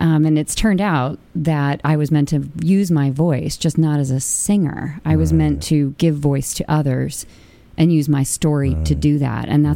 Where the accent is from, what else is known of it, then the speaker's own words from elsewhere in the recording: California, United States; You know, from Boston, but I'm originally from California.